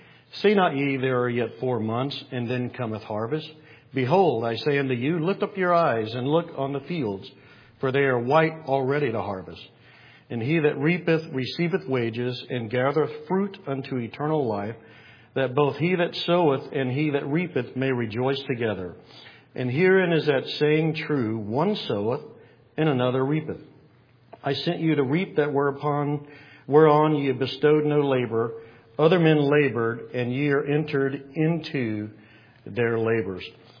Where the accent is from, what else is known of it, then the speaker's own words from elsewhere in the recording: Georgia, United States; We are from South Georgia